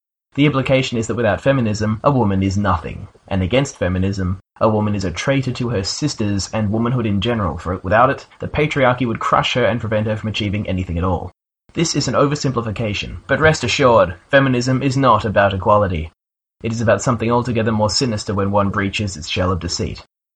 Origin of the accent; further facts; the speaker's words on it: Australia; I'm from Australia. I am white, male, and proud of it.